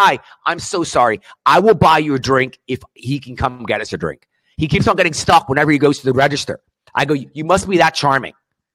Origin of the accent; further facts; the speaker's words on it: United States; I don't have no culture. I was raised in America. I'm a coconut, dude.